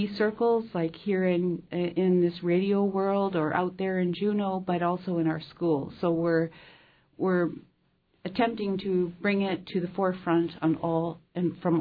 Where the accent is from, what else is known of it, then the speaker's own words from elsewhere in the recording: Teslin, Yukon, Canada; And I'm from Teslin, and I'm here under Jay Treaty working and living among the coastal people where we originated from.